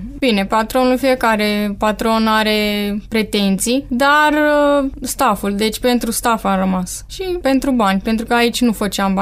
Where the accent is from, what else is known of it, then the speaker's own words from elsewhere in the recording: Romania; mai ales că știa patronul că suntem din România și suntem puțin defavorizați